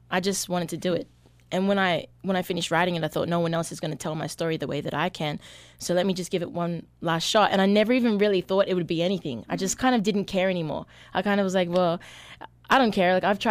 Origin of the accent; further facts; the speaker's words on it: Australia; when I was younger growing up in Australia